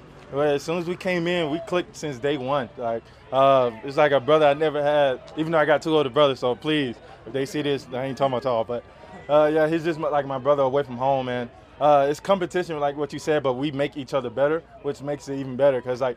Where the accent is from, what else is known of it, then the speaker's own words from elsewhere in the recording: Atlanta, Georgia, United States; I grew up in Atlanta, so every day I still wake up, come into work, and I see him.